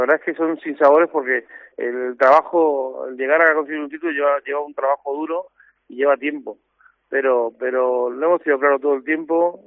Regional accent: Cartagena, Region of Murcia, Spain; somos cartageneros y queremos estar aquí

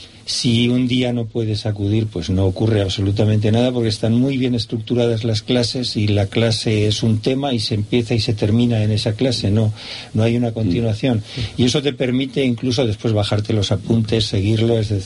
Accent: Aragon, Spain; porque, como aragonés, pues conocer lo que es el derecho foral aragonés es una preciosidad

